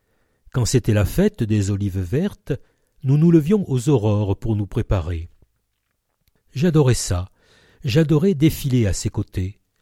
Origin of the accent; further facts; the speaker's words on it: Mouriès, Provence-Alpes-Côte d'Azur, France; also born or lived in Arles; j'ai 28 ans, je suis née à Arles, puis j'ai grandi à Mouriès.